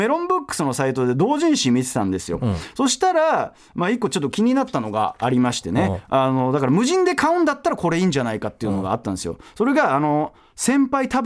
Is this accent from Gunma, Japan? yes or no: yes; Takasaki, Gunma, Japan; 俺の地元そんなにエロビトいんのかと思ってよ、そんなに需要あんのか高崎と。